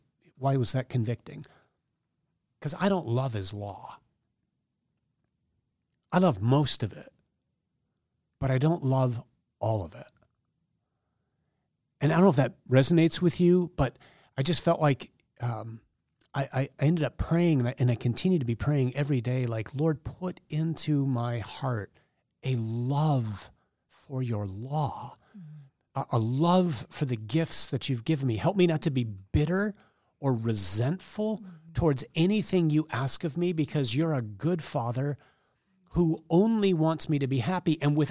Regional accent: United States; like, as an American, I don't have a love relationship with laws.

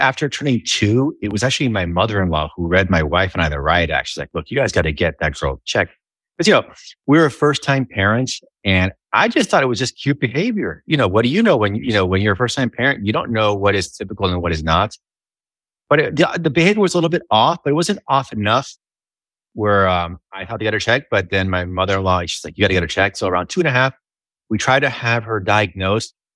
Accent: Miami, Florida, United States; Well, I was born in Florida, raised in Miami.

